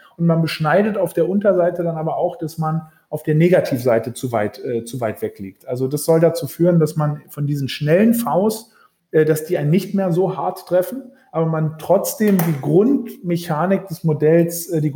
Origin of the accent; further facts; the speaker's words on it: Norderney, Lower Saxony, Germany; now in Berlin, Germany; obwohl ich in Berlin wohne, sogar in Berlin geboren bin, bin ich aufgewachsen auf Norderney, also auch voll im Sturm gelegen. Ja, meine Mutter ist Norderneyerin, genau.